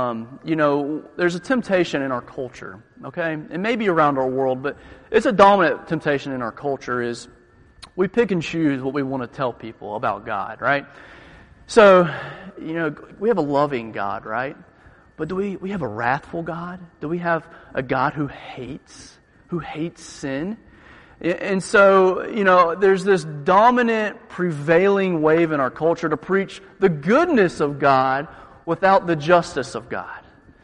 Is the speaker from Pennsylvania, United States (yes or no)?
no; Georgia, United States; I grew up in South Georgia, about Austin, kind of the Bible Belt area, I would say.